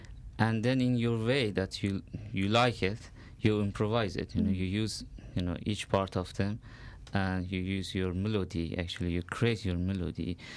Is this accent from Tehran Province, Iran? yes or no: no; Kermanshah, Kermanshah Province, Iran; Actually, not all of them, but we are from the Kurdish part of Iran, Kermanshah.